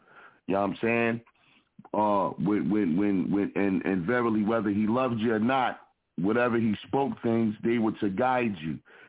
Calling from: Philadelphia, Pennsylvania, United States; Represent from the Broad Street Bully side of Philadelphia.

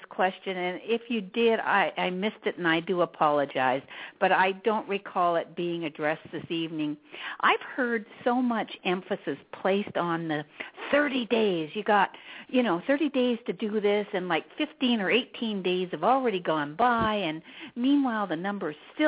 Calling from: Toronto, Ontario, Canada; from Toronto calling.

